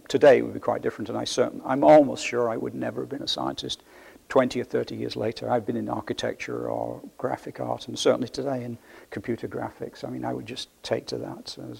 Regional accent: Wisbech, East of England, United Kingdom; born there; I was born in Cambridgeshire, actually, in Wisbeach. My mother was evacuated when the war started. I was born in the first month of the war

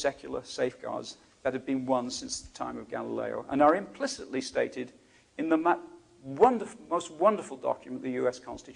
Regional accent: Lewes, South East England, United Kingdom; he lived in my hometown, Lewis.

